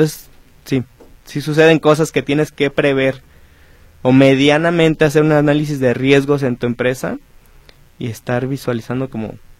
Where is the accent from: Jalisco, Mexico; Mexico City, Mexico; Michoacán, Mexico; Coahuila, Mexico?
Jalisco, Mexico; Zapotlanejo; Mis papás se fueron a esta comunidad de San José de las Flores, una delegación de Zapotlanejo. Uh-huh. Y allá fue donde comenzaron con el proyecto y yo llegué tenía como un año, 4 meses, uh-huh, a vivir ahí. Mi hermana tenía 3 mesecitos. Uh-huh. Y desde entonces allá vivimos.